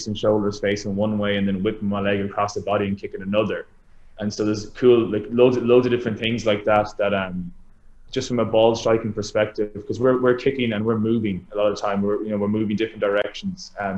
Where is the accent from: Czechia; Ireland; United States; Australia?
Ireland; when I was a 10-year-old growing up in Ireland